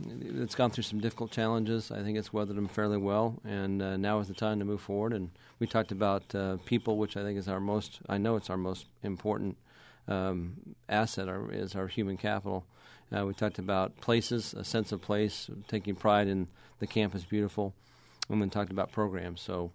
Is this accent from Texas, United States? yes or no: yes; Texas, United States; moved away; also born or lived in Utah; While I grew up in Texas, my family's in Utah.